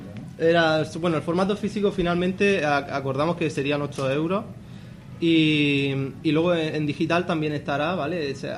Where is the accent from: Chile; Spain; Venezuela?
Spain; Cartagena, Region of Murcia; Yo soy de aquí, de Los Dolores, de Cartagena. Toda la vida, ¿eh?